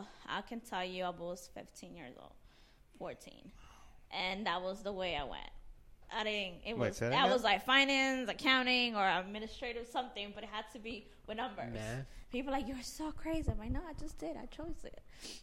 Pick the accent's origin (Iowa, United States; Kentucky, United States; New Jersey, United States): New Jersey, United States; Jersey City; I'm from New Jersey, Jersey City.